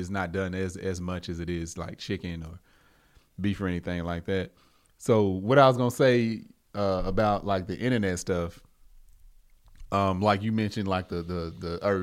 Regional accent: the South, United States; I'm from the South. Family had farms. We had cattle. We had hogs, pigs, whatever you want to call them. We had chickens, all of that. I grew up on pork chops.

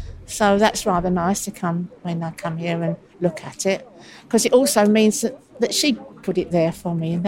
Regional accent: London, United Kingdom; accent: Cockney; Do it in my awful Cockney accent.

